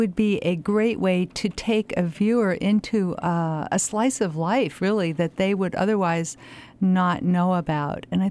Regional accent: Connecticut, United States; comes from the name of the island where I grew up in Connecticut, and it's a small private island off the coast.

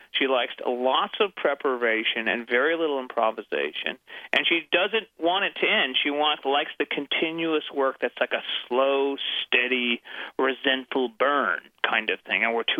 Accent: Washington, United States; now in San Francisco, United States; growing up in the Northwest. My dad was a volunteer, and he helped run one of the soccer clubs in Seattle.

